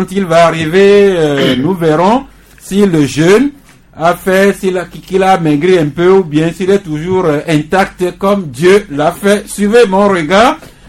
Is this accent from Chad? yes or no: no; Togo; Et chez nous, au Togo surtout.